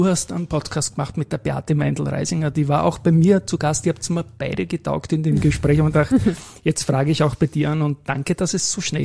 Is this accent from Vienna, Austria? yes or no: yes; Donaustadt, Vienna, Austria; Ich komme aus Donaustadt